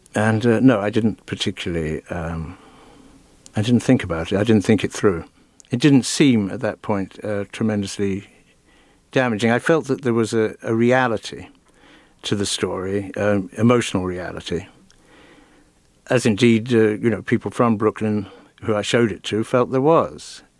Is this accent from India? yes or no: no; Ireland; also born or lived in London; now in United States; Well, I came to America in 75, and I grew up in Ireland, and I then went to London in the what's now known as the swinging 60s